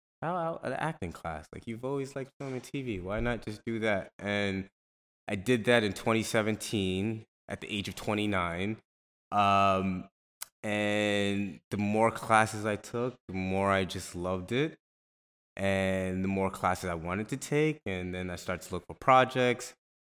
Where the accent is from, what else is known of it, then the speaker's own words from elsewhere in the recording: Brooklyn, New York, United States; born and raised in Brooklyn, New York.